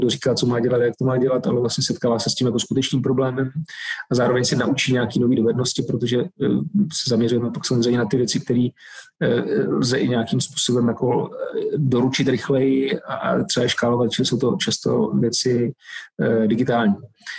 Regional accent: Karviná, Moravian-Silesian Region, Czechia; já jsem teda z Karvina

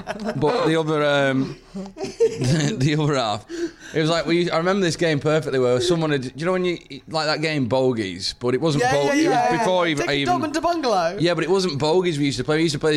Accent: Wigan, North West England, United Kingdom; born there; I was born in Wigan.

